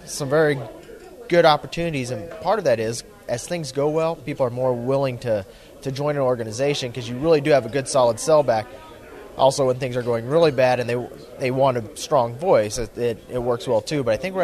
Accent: Giltner, Nebraska, United States; I'm from Geltner, Nebraska. Farm with my dad and my brother there, and we raise corn and soybeans and popcorn

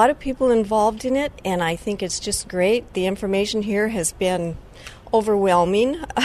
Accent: Montana, United States; I'm from Montana, northeastern Montana.

